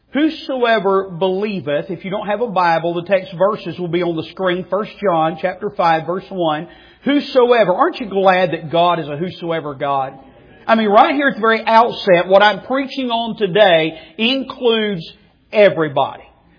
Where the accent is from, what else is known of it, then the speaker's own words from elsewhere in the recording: Lenore, United States; Had the opportunity last night to travel back up to my hometown of Lenore.